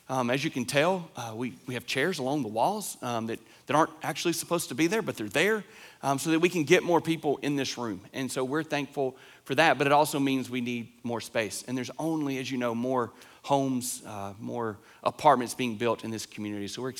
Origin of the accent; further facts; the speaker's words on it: Lawrenceburg, Tennessee, United States; So after I grew up in Lawrenceburg, Tennessee. If y'all know where that's at, there's a big Amish, like horse and buggy Amish community there.